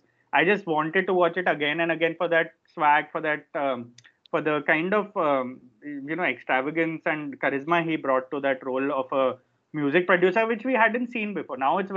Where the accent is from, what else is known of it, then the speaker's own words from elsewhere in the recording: Ahmedabad, Gujarat, India; I remember when I grew up in Ahmedabad